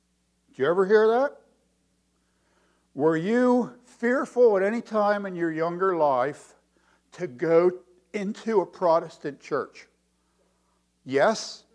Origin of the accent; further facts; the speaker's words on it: Baltimore, Maryland, United States; born there; I live in Courthouse. I'm a Baltimoreite. I was born in Baltimore.